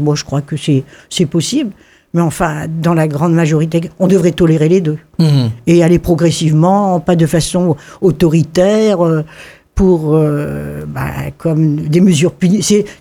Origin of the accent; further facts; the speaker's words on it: Brittany, France; Je suis européenne, mais je suis française, je suis bretonne aussi.